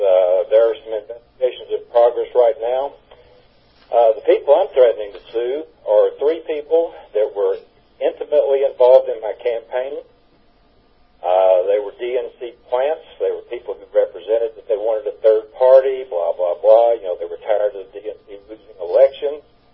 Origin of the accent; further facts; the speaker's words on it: Little Rock, Arkansas, United States; I'm from Little Rock, Arkansas, remember?